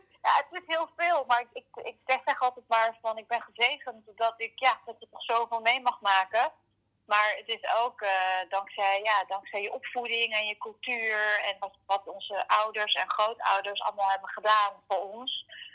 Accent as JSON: {"language": "Dutch", "town": "Krimpen", "region": "South Holland", "country": "Netherlands", "said": "Ik kom uit Krimpen, heb daar daarnaast veel gereisd, ook in het buitenland gezeten, maar... Krimpen, dat zijn toch mijn roots. Daar zit mijn familie. Mijn zusje woont ook nog in Krimpen. Mijn opa en oma, die hebben daar ook lang gewoond."}